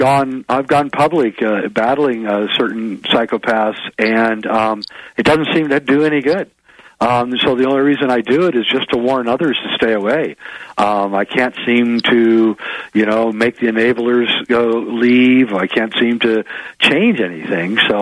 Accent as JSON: {"language": "English", "country": "United States", "tie": "born or raised there", "said": "Obama was in my hometown a year ago during the election here in the United States"}